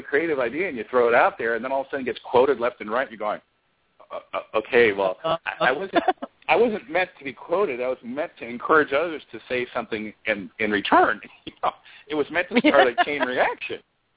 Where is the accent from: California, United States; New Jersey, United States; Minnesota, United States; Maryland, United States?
California, United States; My culture is Hawaiian. I was raised in California, so I have kind of a surfer kind of Hawaiian kind of California.